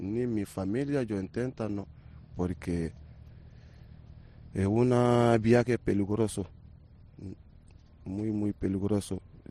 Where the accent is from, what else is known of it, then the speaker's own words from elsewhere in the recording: Mali; Spanish is a second language; now in Spain; Sí, yo soy de Mali.